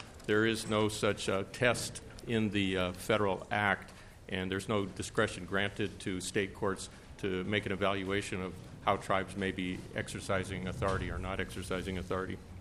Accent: St. Paul, Minnesota, United States; I'm from St. Paul.

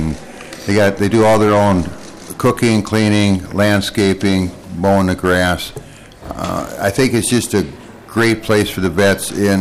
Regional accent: Clearwater, Minnesota, United States; I spend a lot of time up at the Eagles Healing Nest. I'm from Clearwater, Minnesota

